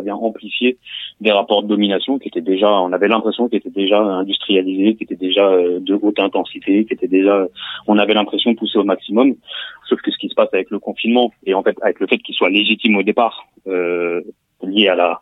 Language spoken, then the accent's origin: French; Gennevilliers, Île-de-France, France; moi j'ai grandi à Gennevilliers en banlieue parisienne